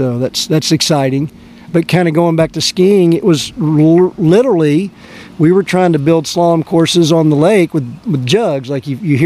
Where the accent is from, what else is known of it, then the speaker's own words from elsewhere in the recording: Hot Springs, Arkansas, United States; I grew up skiing on Lake Hamilton in Hot Springs, Arkansas, with my siblings, my father and mother, and my four siblings